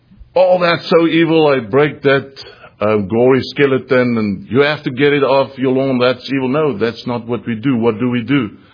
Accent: South Africa; When we grew up in South Africa, I never really saw in the movies, again, like the yellow bus we saw in the movies about Halloween.

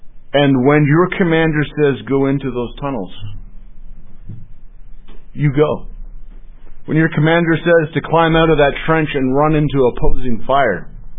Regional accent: Canada; the opportunity I had growing up in Canada. The Americans may not think it was an opportunity, but growing up in Canada, it was an opportunity.

